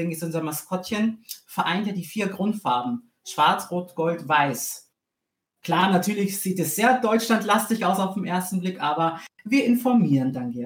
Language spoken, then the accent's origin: German; Greece; German is a second language; now in Austria; In Griechenland, weil ich bin ja Grieche. … Und ich habe 3 Jahre dort gelebt.